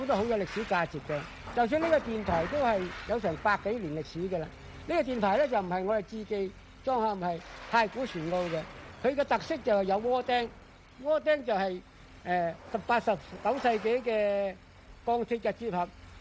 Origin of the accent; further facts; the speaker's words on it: Hong Kong; 标志住我哋香港人就面对世界